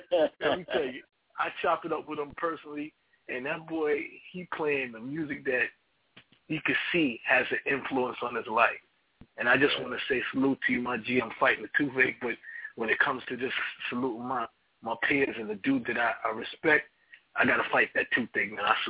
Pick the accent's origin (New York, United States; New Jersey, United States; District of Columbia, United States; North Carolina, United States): New York, United States; Queens; I'm from Southside Queens, but I know a lot of people from all hoods, Brooklyn, Bronx. I'm New York all day.